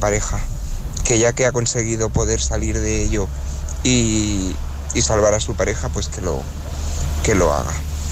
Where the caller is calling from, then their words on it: Barcelona, Catalonia, Spain; de Barcelona.